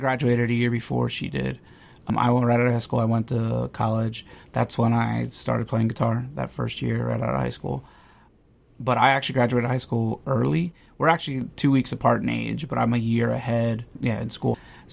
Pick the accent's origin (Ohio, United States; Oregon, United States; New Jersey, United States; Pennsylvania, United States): Pennsylvania, United States; Bethlehem; I'm from Bethlehem, Pennsylvania, which... isn't necessarily too little